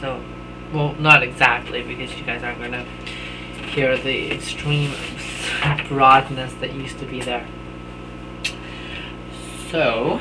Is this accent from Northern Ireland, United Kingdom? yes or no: no; Scotland, United Kingdom; accent: Scottish; I've had to distill my accent over time. I am going to attempt to, as much as I can, let through my original Scottish accent.